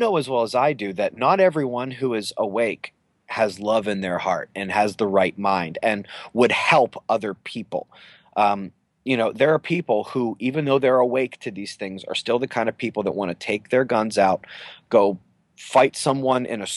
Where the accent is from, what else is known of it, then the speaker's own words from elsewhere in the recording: Pittsburgh, Pennsylvania, United States; Yeah, I wish I could say I followed football as much as I used to, especially because I'm from Pittsburgh.